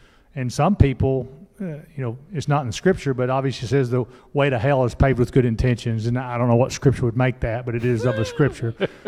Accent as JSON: {"language": "English", "region": "Texas", "country": "United States", "said": "if that's a word, I'm from Texas, I'll make a new word."}